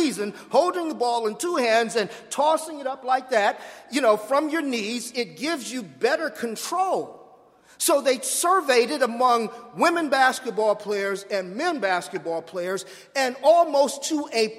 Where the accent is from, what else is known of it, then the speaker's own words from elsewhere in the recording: Los Angeles, California, United States; And please don't get it confused that because I'm from Los Angeles, I'm a Clipper fan.